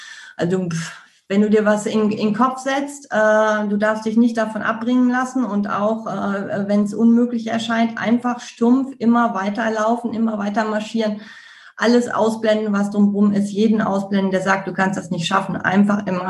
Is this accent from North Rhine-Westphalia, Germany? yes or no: yes; North Rhine-Westphalia, Germany; ich komme aus dem Ruhrgebiet